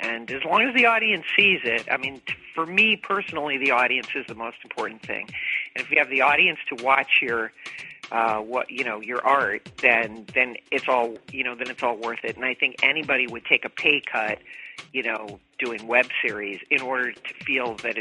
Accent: Massachusetts, United States; born there; I was born in Massachusetts. We have a kind of an East Coast sense of humor

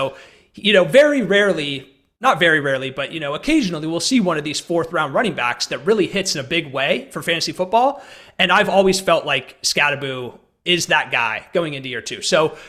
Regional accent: California, United States; now in Sacramento, United States; So I'm originally from the East Bay in California, about an hour outside of San Francisco. I live in Sacramento now

